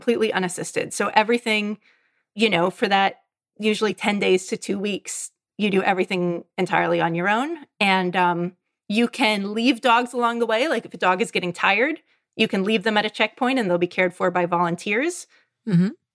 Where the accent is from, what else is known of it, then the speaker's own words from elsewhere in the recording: California, United States; moved away as an adult; also born or lived in Norway / Alaska; I was a kid from California. I moved to the Norwegian Arctic and went to a socialist dog sledding boarding school for a year, and from then became a dog sled guide in Alaska.